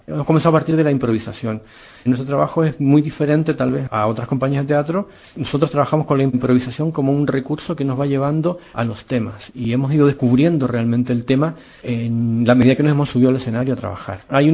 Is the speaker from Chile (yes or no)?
yes; Chile; moved away; Yo soy chileno y en Chile se hace mucho teatro en la calle, es muy gestual el teatro que se hacía, por lo menos cuando yo vivía allá